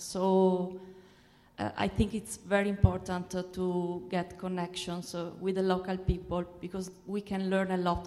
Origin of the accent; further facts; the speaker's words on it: Italy; English is a second language; and I come from Italy. Sorry for my English.